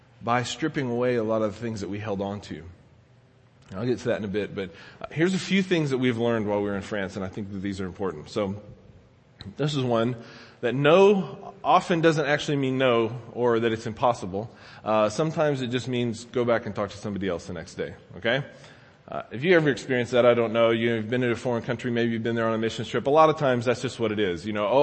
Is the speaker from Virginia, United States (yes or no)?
no; Dallas, Texas, United States; The next thing that we've learned is we're from Dallas, right?